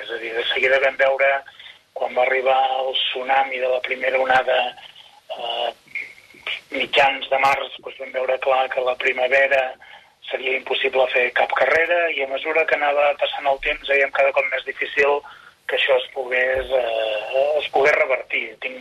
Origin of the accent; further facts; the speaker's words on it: Catalonia, Spain; jo soc del Berguedà